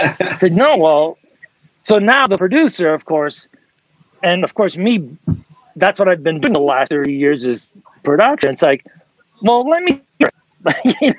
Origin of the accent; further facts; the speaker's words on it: Canada; Being Canadian, you know, like